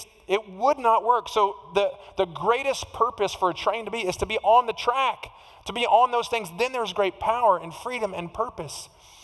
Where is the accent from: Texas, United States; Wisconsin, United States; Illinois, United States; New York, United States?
Texas, United States; Houston; And imagine if I grew up here in the Houston area and spent most of my early life on the north side of town.